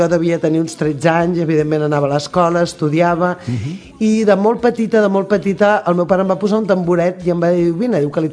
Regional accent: Sant Celoni, Catalonia, Spain; Jo sóc de Sant Celoni, sóc filla de Sant Celoni.

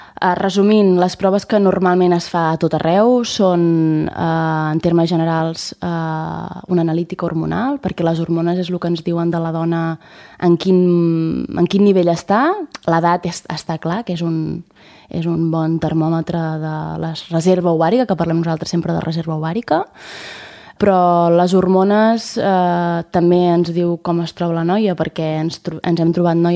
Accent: Sant Celoni, Catalonia, Spain; i sóc filla de Sant Celoni.

